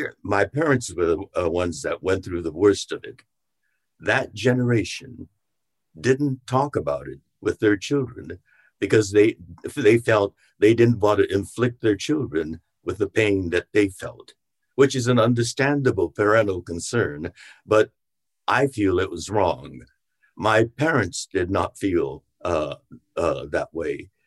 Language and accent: English; Los Angeles, California, United States; In my hometown of Los Angeles, as early as in the 1870s, 1871, I think